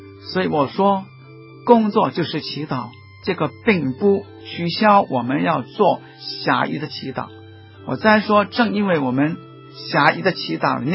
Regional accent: Guangdong, China; 我们广东人说卖花姑娘插竹叶

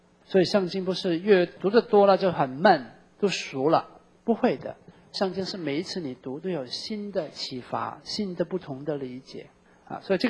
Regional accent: Hong Kong; 我在香港长大的，我其实很怀念60年代的香港

